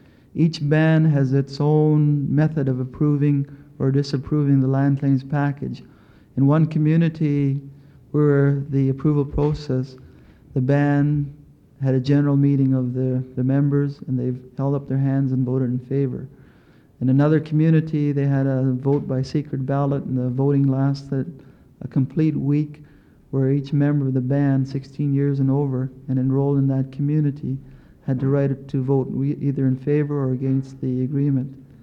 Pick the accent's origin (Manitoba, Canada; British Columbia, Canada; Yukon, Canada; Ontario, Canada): Yukon, Canada; And that was one of the hallmarks of the Yukon Indian people, is that we've did away, while the distinction exists in law between status and non-status people, in terms of dealing with ourselves